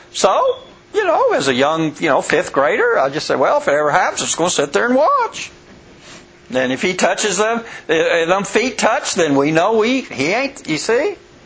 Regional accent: El Paso, Texas, United States; And I never forget, I had a chance to make a talk in El Paso Church, which was my hometown.

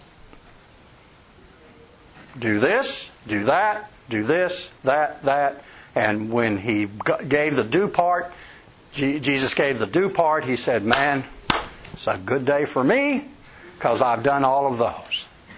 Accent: El Paso, Texas, United States; when I grew up in El Paso Church, when I grew up, we were taught

